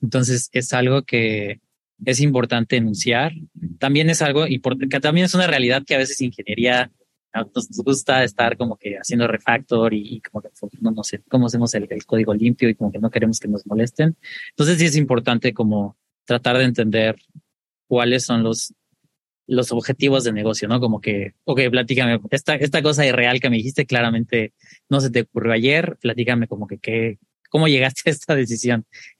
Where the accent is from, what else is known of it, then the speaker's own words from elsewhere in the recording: Mexico City, Mexico; now in San Francisco, United States; vivo, soy de Ciudad de México, pero vivo en San Francisco